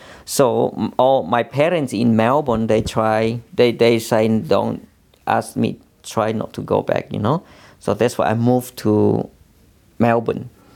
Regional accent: Timor-Leste; born there; English is a second language; Yeah, then my father born in East Timor. Then, of course, I'm born from East Timor as well.

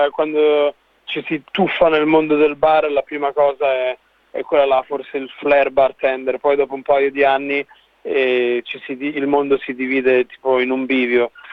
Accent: Castiglione d'Otranto, Apulia, Italy; Da un piccolo paese che si chiama Castiglione d'Otranto, in Salento, vicino Lecce. Proprio nel sud-est dell'Italia.

